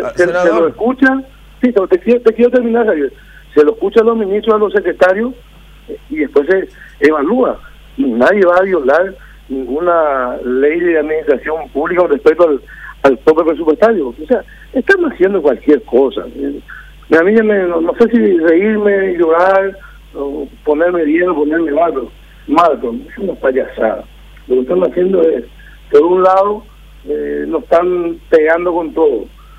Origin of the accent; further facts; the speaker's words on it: Paraguay; Como paraguayo, yo estoy contento de que se respeten las instituciones.